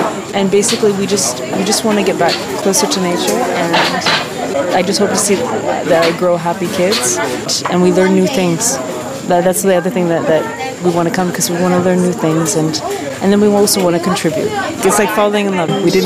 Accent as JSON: {"language": "English", "country": "Canada", "lives_now": "United Kingdom", "said": "I'm from Canada, but I've been living in the UK for the last few years with my family."}